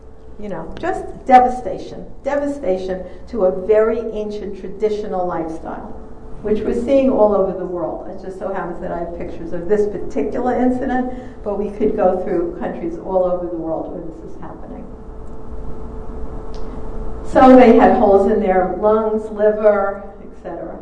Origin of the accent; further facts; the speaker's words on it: Florida, United States; They're about to release in Florida, my home state, millions of genetically modified mosquitoes.